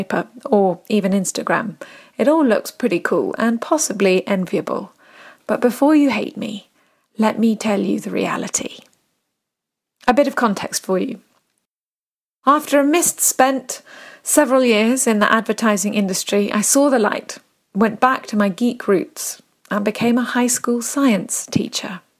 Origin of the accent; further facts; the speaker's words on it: United Kingdom; now in Brooklyn, United States; I am British, but I live in Brooklyn, New York, with my art director husband and our two children, who are under the age of four.